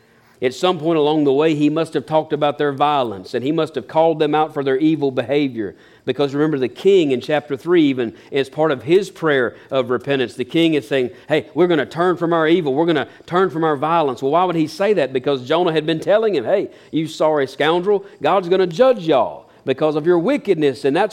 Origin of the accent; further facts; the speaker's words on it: Epsom, North Carolina, United States; It'd be like those of us who say we're from Henderson. Well, we're really from Epsom. But if you said Epsom, nobody knows where Epsom's at, right?